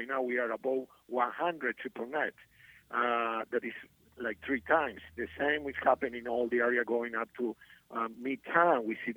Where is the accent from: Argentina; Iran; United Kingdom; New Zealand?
Argentina; English is a second language; now in United States; Because I come from Argentina, that I have an MBA there, when I try to learn how to do business here in the United States